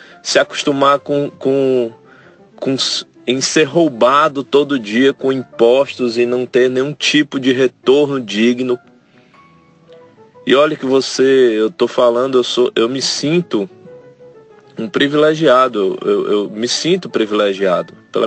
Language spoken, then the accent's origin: Portuguese; Fortaleza, Ceará, Brazil; Eu sou de Fortaleza, sou dentista.